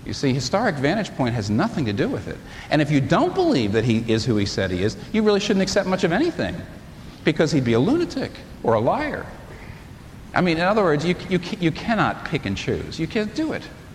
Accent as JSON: {"language": "English", "region": "New York", "country": "United States", "said": "I'm a New Yorker. I'm not naive. I am sophisticated."}